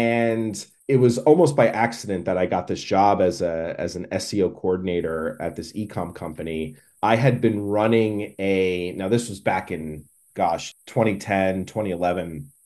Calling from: New Jersey, United States; I'm calling in from New Jersey.

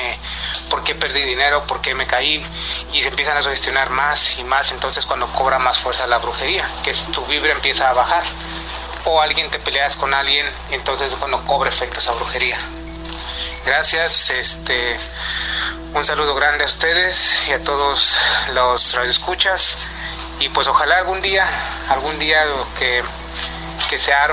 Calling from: Chicago, Illinois, United States; aquí de Chicago.

